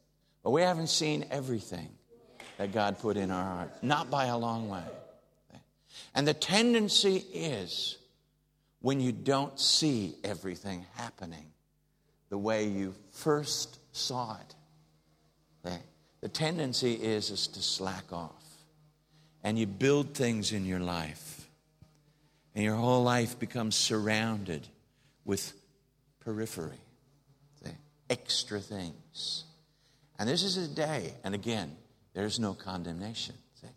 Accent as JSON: {"language": "English", "country": "United States", "accent": "English", "said": "See, I'm an American. You can't tell that by the way that I speak, but I am. I'm an American, and my English accent fools you."}